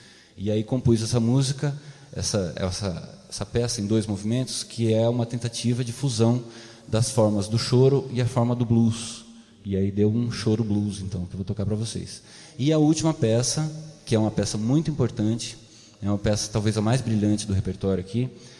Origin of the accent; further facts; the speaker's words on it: Ourinhos, São Paulo, Brazil; Eu sou de Ourinhos, né, já falei.